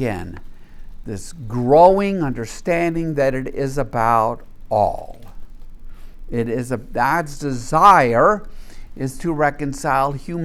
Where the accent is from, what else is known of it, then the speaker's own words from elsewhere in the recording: Deep South, United States; And of course, you know, I grew up in the Deep South, and there are all kinds of prejudices that we have. Many of us who grew up in the Deep South in the 50s, 60s have spent our life striving to overcome.